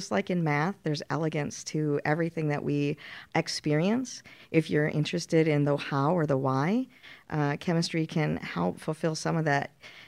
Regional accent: Minnesota, United States; Well, my background is a transplant from the Midwest. I came from Minnesota.

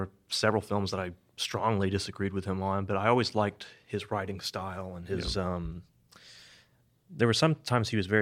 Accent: Glen Rose, Arkansas, United States; also born or lived in Hot Springs; I was born here in Hot Springs, but I grew up in Glen Rose, which is a small little rural community kind of in between Benton and Malvern. It's just kind of nestled in there. It's very rural.

